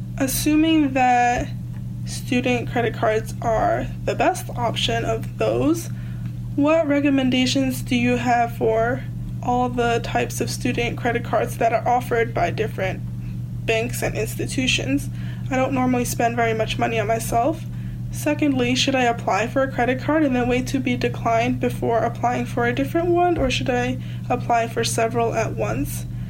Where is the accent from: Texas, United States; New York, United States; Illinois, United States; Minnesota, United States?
New York, United States; New York City; I'm from New York City.